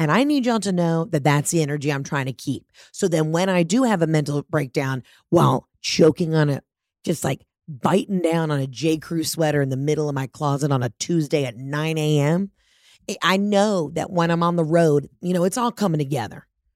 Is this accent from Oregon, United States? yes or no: no; Atlanta, Georgia, United States; I'm from Atlanta, the home of Coca-Cola.